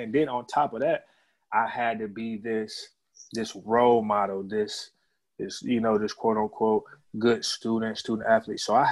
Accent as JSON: {"language": "English", "town": "Glenville", "region": "Ohio", "country": "United States", "tie": "born or raised there", "said": "I grew up in the Glenville area, but I went to Glenville High School was one of the dominant schools and still is."}